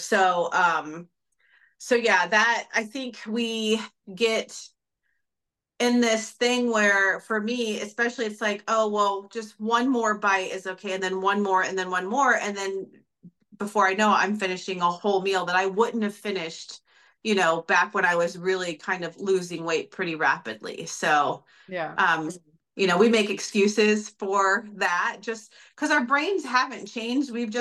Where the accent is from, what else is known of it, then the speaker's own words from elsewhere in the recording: Texas, United States; We also like, I mean, we're from Texas and it's Southern. So we didn't have, I didn't grow up eating fish on a regular basis